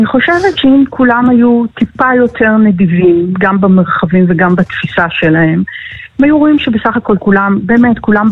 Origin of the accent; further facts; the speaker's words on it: Tel Aviv, Tel Aviv District, Israel; אני גדלתי בתל אביב, ותל אביב שבראש שלי בוודאי לא תל אביב שנמצאת עכשיו, כי אני הכרתי את כל השכנים שלי, ואבא שלי עדיין גר בתל אביב